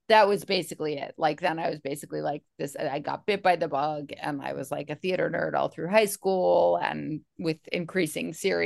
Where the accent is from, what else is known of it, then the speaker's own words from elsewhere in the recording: Bethesda, Maryland, United States; also born or lived in New Haven, Connecticut / Washington, D.C.; now in New York, United States; I was born in New Haven, Connecticut. Lived there till I was 8, and then my family moved to DC proper for a while, and then the suburbs, the wilds of Bethesda, Maryland.